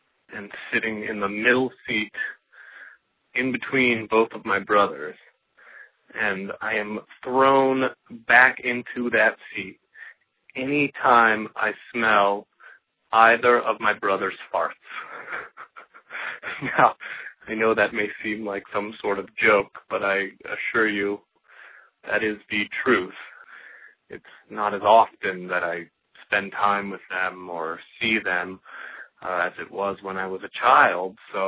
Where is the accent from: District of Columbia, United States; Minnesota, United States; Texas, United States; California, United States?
California, United States; San Diego; now in Brooklyn, United States; Calling from New York, Brooklyn, but the memory comes from growing up in San Diego, California.